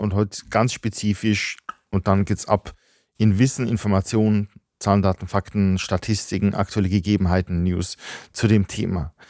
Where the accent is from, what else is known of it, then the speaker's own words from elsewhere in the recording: Germany; Ich als Deutsche jetzt, wenn du in Österreich bist oder Schweizer, bist jetzt ausgeschlossen.